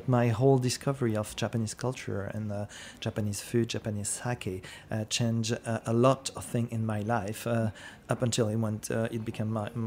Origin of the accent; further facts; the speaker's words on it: Île-de-France, France; English is a second language; Well, obviously I'm French. I was born and raised not too far from Paris on the west side.